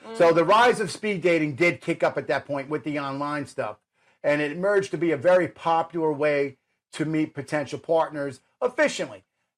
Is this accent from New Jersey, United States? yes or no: yes; New Jersey, United States; I'm from Jersey, so it's all the same thing, right?